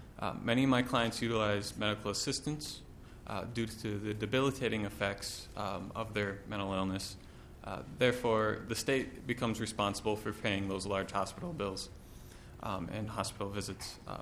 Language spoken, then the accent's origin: English; Bemidji, Minnesota, United States; My long-term goal is to move back to my hometown of Bemidji, Minnesota